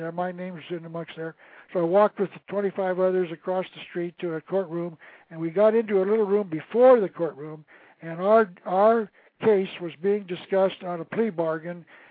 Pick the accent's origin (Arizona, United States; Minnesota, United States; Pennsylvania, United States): Arizona, United States; Tucson; born there; I was born in Tucson, so I'd have to be naturalized, and I've never been naturalized. I'm still a citizen of the state of Arizona.